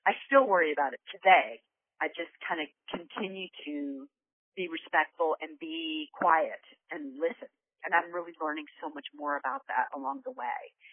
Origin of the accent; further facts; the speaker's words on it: Houston, Texas, United States; You know, I grew up in Houston, which is a very mixed community, you know what I mean?